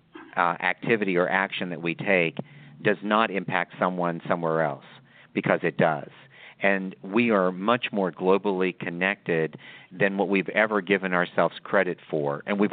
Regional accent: United States; When I explained that I was from the United States, this was my first trip to Kenya

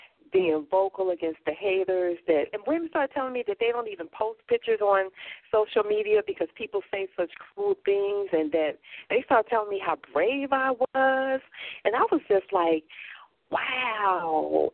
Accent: Chicago, Illinois, United States; y'all must not know I'm from Chicago.

